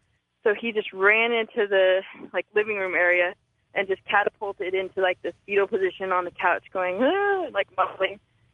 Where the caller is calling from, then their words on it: Portland, Oregon, United States; I'm calling from Portland, Oregon.